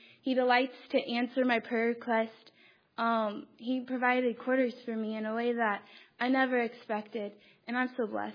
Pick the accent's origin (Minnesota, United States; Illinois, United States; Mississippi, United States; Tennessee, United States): Illinois, United States; I am a junior elementary education major, and I'm from Illinois.